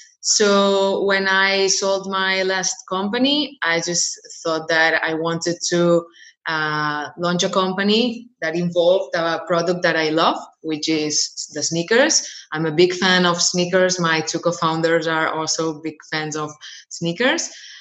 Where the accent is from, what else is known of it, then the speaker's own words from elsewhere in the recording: Barcelona, Catalonia, Spain; English is a second language; I was born and raised in Barcelona in Spain. I studied business administration here.